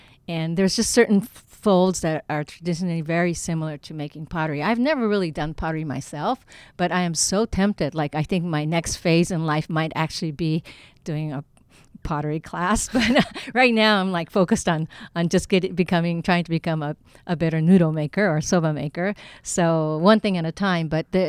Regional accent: Kanto, Japan; English is a second language; I come from the Kanto region where we eat a lot of soba noodles.

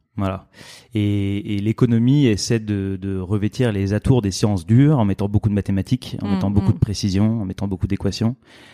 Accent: Paris, Île-de-France, France; born there; 40 ans cette année, ça c'est important. Je suis papa depuis 3 semaines, très important aussi. Je suis né à Paris, je travaille à Paris aujourd'hui. Entre les deux, j'ai un peu bougé.

